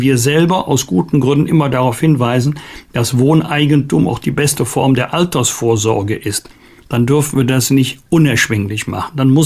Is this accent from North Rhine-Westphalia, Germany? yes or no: yes; Bergisch Gladbach, North Rhine-Westphalia, Germany; dem Namen meiner Heimatstadt Bergisch Gladbach